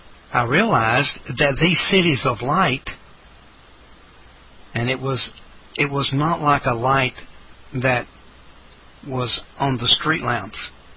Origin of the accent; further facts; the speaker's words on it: Salt Lake City, Utah, United States; I also saw north of Salt Lake City, my hometown, a giant mushroom cloud raise up over the city